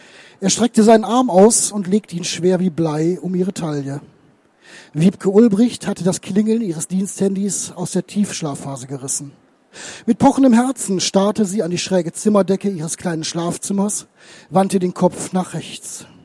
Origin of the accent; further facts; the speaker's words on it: North Rhine-Westphalia, Germany; Er ermittelt mittlerweile also nicht nur in meiner Heimat im Bergischen Land